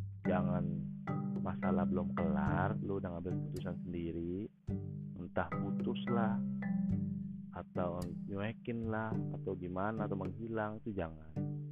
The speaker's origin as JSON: {"language": "Indonesian", "region": "Java", "country": "Indonesia", "said": "Gue bukan orang Sunda, gue orang Jawa."}